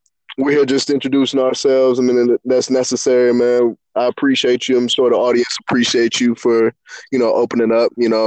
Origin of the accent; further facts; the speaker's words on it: Fort Wayne, Indiana, United States; I'm born and raised in Fort Wayne as well. Bounced around a little bit. Father was in the military, but early childhood, came back, solidified his family in Fort Wayne, Indiana, be closer to the rest of his immediate family or grandparents.